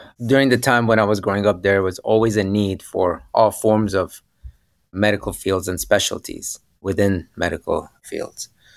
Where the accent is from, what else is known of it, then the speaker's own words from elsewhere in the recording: Dubai, United Arab Emirates; moved away as an adult; also born or lived in United States; So I grew up in Dubai most of my childhood and then proceeded to attend Penn State University in the United States, where I completed my bachelor's degree.